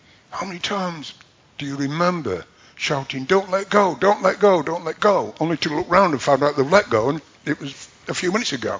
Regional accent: Doncaster, Yorkshire and the Humber, United Kingdom; Doncaster just happened to be my hometown.

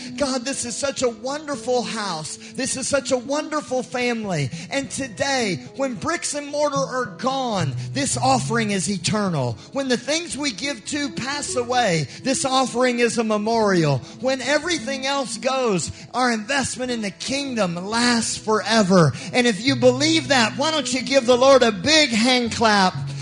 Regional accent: United States; I'm American. I don't know how to do it.

